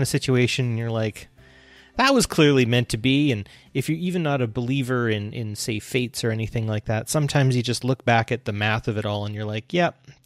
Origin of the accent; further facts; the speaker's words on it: Alberta, Canada; I'm from Alberta. And you're like, yeah, but I'm from Northern Alberta. And then I'm like, I am from Northern Alberta.